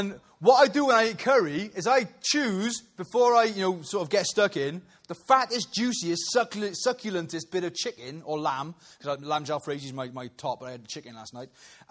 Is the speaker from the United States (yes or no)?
no; Wales, United Kingdom; because we're Welsh and we like three things, don't we?